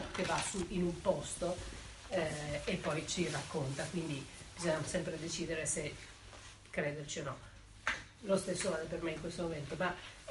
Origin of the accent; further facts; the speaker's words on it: Rosta, Piedmont, Italy; Io sono di Rosta e questa roba mi fa sentire vicina.